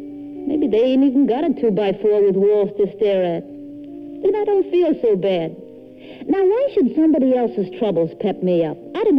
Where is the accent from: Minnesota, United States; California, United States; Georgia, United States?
Minnesota, United States; Hardin; I come from Hardin, Minnesota. Every Sunday morning, my old lady, she had a romantic nature. She dragged me and the whole family to the Hardin Park to look at the scenery.